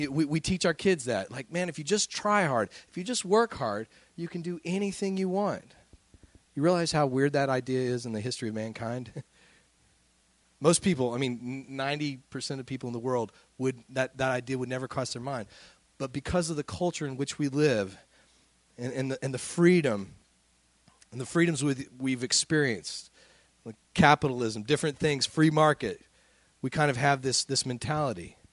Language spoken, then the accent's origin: English; United States; You know, most of us growing up in America, we grow up with a certain mentality, don't we?